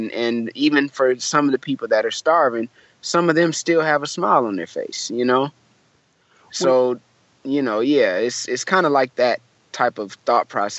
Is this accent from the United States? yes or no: yes; Flint, Michigan, United States; And I'm like, "Oh, you know, I'm from Flint, Michigan."